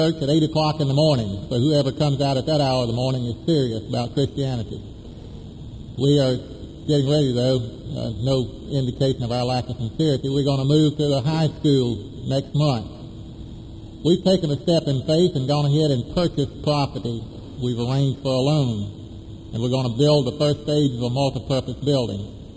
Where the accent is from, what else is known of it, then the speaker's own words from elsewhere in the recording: Haines City, Florida, United States; I'm from Haines City, Florida, and Central Florida Presbytery.